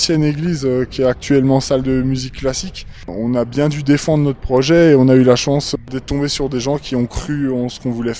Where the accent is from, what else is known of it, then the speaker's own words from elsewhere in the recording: Grand Est, France; on peut le trouver dans quelques boutiques par chez nous en Alsace